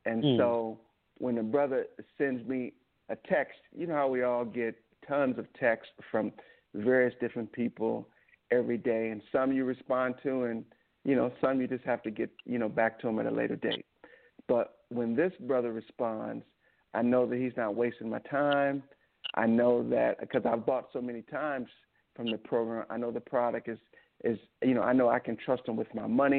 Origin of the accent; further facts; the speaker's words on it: Michigan, United States; I grew up in Michigan where we used to have a grocery chain called Farmer Jack